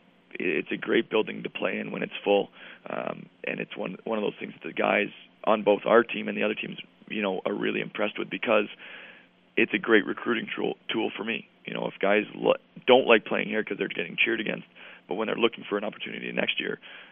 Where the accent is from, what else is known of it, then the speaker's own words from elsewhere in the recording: New England, United States; You know, I'm from New England, so I did a lot of homework on him.